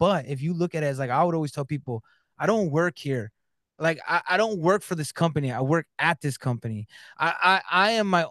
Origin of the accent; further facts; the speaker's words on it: California, United States; now in Michigan, United States; I'm in Michigan now because I'm originally from Cali, so I call it sodas.